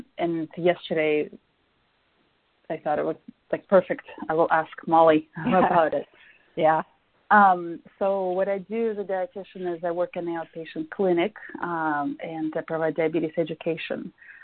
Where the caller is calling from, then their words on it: San Jose, California, United States; I'm calling from San Jose, California.